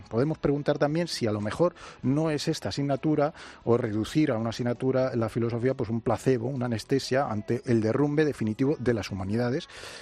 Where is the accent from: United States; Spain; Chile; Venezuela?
Spain; para los que somos, por ejemplo, españoles y además pues no somos judíos